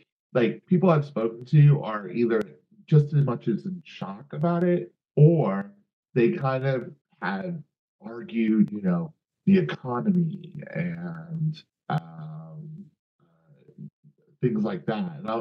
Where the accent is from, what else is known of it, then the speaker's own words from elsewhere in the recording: United States; now in United Kingdom; And I am an American living in the UK.